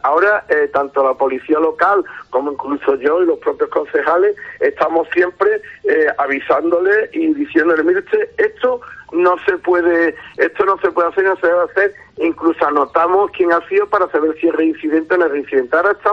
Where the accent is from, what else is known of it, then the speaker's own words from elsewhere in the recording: Fiñana, Andalusia, Spain; he ido a los bares y parecía que en vez de estar en mi pueblo pues estaba en la capital o en Granada o en algún sitio, porque no conocía a la mayoría de la gente, y no eran hijos de fiñaneros o fiñaneras